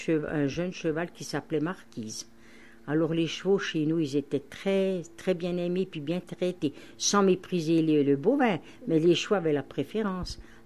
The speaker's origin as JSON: {"language": "French", "town": "Rouge-Terre", "region": "Jura", "country": "Switzerland", "tie": "born or raised there", "said": "mais j'étais une fille vermeille. Je suis née au Rouge-Terre le 1er mars 1926 et j'ai fait toutes mes écoles, les 7 années, premièrement, les 7 premières années à l'école au Rouge-Terre, puis la 8e année au pensionnat des Ursulines à Porrentruy."}